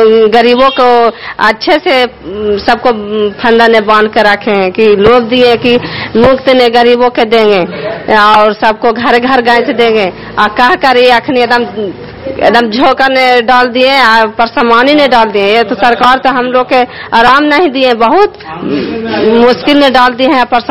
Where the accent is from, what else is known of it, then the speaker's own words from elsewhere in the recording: Bodhi Bigha, Bihar, India; मैं बोधी विघा के रहने वाला हूँ, नगर नौसा प्रखंड के रहने वाला हूँ।